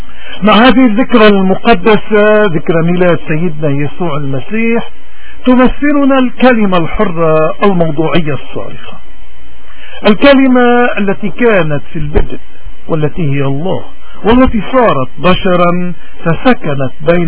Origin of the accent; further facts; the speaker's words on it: Lebanon; تسلحنا به كلبنانيين منذ 7000 سنة ولازلنا